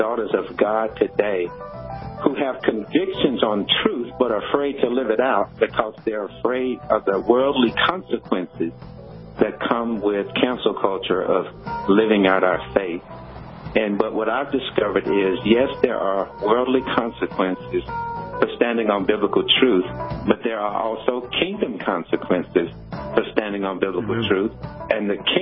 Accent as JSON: {"language": "English", "country": "United States", "tie": "born or raised there", "said": "when you're growing up in America in poverty without a dad, like I started out, and you're on welfare and food stamps, but you have a faithful mom who actually nurtures the faith and dreams of her kids."}